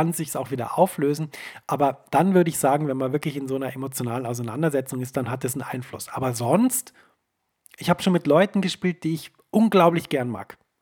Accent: Bavaria, Germany; Ich fand das immer wahnsinnig toll, denn ich komme ja aus Bayern.

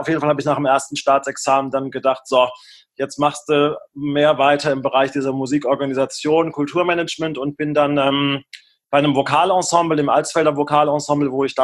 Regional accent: Limburg an der Lahn, Hesse, Germany; also born or lived in Rendsburg / Bremen; noch 48 Jahre alt, bald 49. Ich komme eigentlich aus Rendsburg, da bin ich immer nur kurz gewesen, dann in Limburg an der Lahn. Aufgewachsen. Mein Vater war und ist evangelischer Pfarrer, also im katholischen Limburg, protestantisch aufgewachsen und dann aber nach Bremen gezogen, so zur 7., 8. Klasse.

